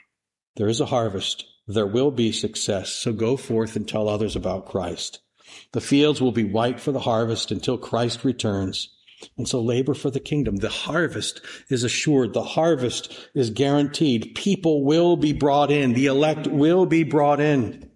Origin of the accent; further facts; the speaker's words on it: New Jersey, United States; I grew up in New Jersey.